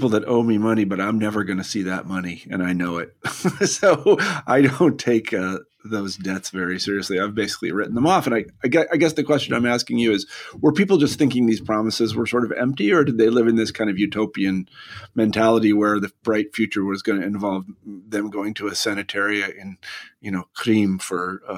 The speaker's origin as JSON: {"language": "English", "country": "United States", "said": "there's some sort of political mentalities that are really quite contrary to ones that we or me as an American might hold."}